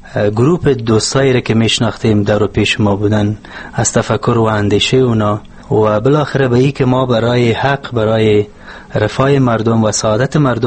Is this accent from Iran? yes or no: no; Laghman, Afghanistan; born there; also born or lived in Kabul; در سال 1347 در ولایت لغمان در خانواده روشنفکر متحدین مسلمان به دنیا آمدیم.